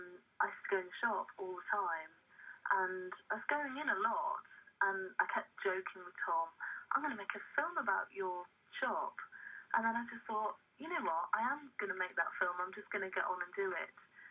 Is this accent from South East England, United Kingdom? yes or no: no; Eaglescliffe, North East England, United Kingdom; I grew up in Eagle Cliff.